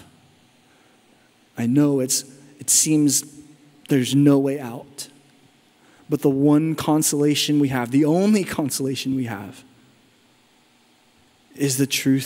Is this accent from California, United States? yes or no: yes; California, United States; My family and I, we moved back to San Diego. I'm originally from Inland North County.